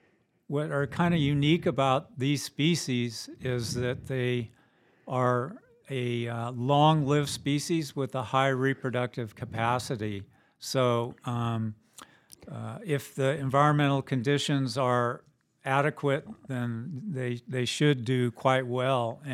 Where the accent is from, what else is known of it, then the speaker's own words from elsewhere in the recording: California, United States; I grew up in Southern California and just happened to have a vacation to this area